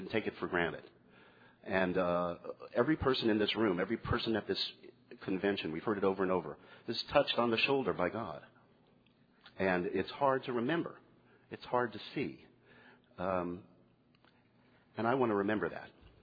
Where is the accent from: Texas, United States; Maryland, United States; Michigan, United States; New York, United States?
Texas, United States; San Antonio; And my hometown is San Antonio, Texas.